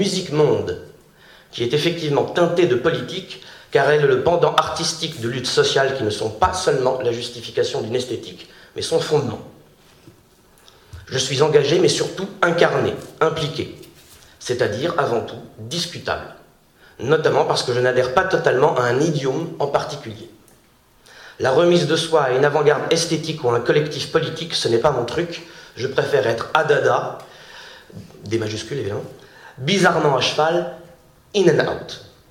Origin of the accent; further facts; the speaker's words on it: Saint-Ouen, Île-de-France, France; Et donc là, ça tombait sur ma ville natale, Saint-Ouen.